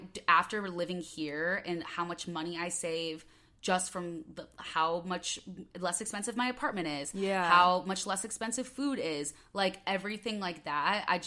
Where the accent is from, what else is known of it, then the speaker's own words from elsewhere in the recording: Midwest, United States; accent: Midwest; I would have like one drink, and then like my Midwest accent would come back out.